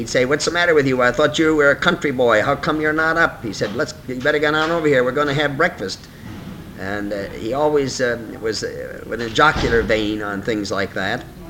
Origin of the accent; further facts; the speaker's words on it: Midwest, United States; And I was a newcomer from the Midwest with no real acquaintanceship in the United States Senate.